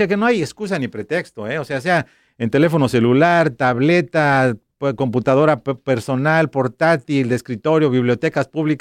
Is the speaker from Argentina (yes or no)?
no; Mexico; Yo soy mexicano